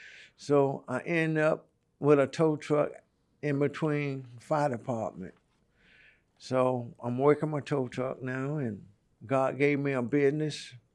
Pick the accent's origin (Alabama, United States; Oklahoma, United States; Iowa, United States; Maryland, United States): Alabama, United States; I came from Alabama.